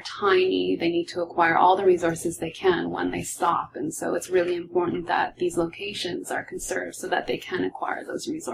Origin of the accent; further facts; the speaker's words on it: Ontario, Canada; So I grew up in Ontario, where every kid is familiar with the northern cardinal.